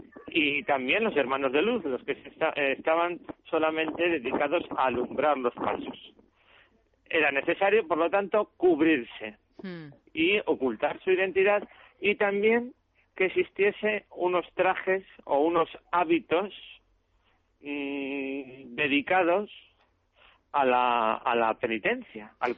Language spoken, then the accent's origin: Spanish; Valladolid, Castile and León, Spain; yo procedo de Valladolid